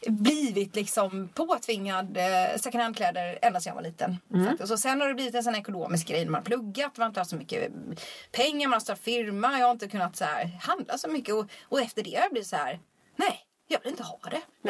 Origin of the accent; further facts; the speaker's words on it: Småland, Sweden; now in Stockholm, Sweden; Jag vet inte varför jag flyttade Stockholm från Småland överhuvudtaget.